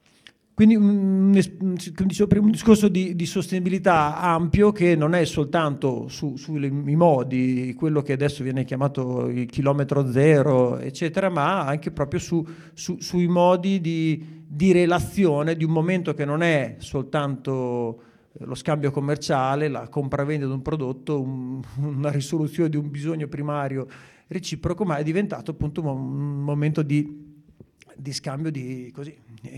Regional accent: Bologna, Emilia-Romagna, Italy; viene in mente i ricordi così quando ero ragazzo nel quartiere, sono vissuto a Borgo Panigale fino quasi agli anni 90, 87 circa.

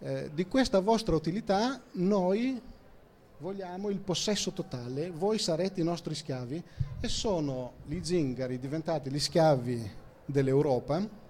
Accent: Greece; non vi ho detto che io sono greco, ma ve lo dico adesso

